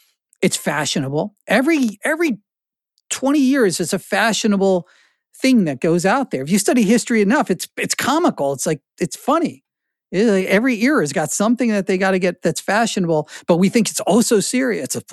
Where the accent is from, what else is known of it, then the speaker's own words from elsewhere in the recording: Edison, New Jersey, United States; Edison Museum down the street in Menlo Park. You know, I grew up around Menlo Park Mall and junk like that.